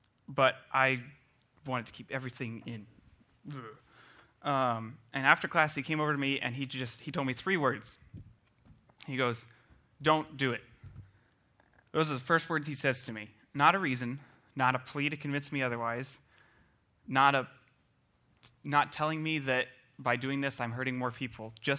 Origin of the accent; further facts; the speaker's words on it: the South, United States; I'm from the South. We talk. It's what we do.